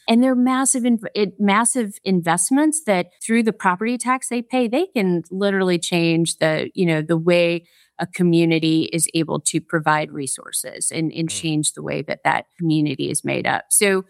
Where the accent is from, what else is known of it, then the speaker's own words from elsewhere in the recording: Southeast, United States; now in Midwest, United States; I'm a Gamecock. I'm from the Southeast, and we all know the Southeast can manufacture.